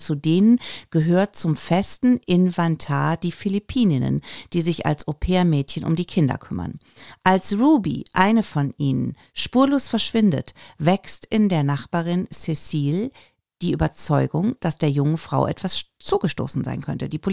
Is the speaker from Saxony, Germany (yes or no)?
no; Nettetal, North Rhine-Westphalia, Germany; nach Nettetal, wo ich herkomme.